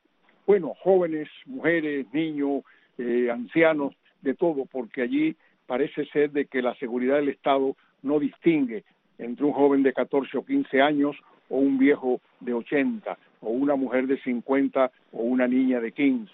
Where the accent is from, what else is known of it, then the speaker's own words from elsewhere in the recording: Cuba; moved away as an adult; yo tuve que salir de Cuba obligatoriamente a principios de 1961, que era muy joven cuando aquello, pero el 15 de mayo de 1961 tuve que salir de mi patria